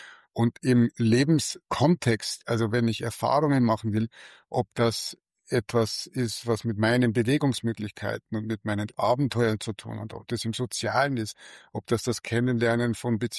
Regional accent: Munich, Bavaria, Germany; ich bin selber auch teilweise in München groß geworden

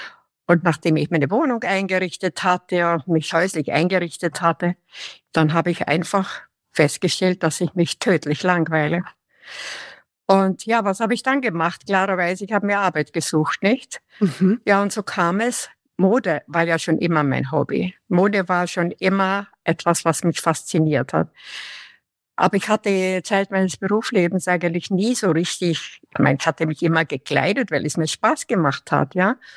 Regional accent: Vienna, Austria; born there; moved away as an adult; also born or lived in Canada; Ich wurde in Wien geboren, bin dann im Alter von 33 Jahren nach Kanada gegangen mit meinem Mann damals, habe in Kanada beruflich gearbeitet.

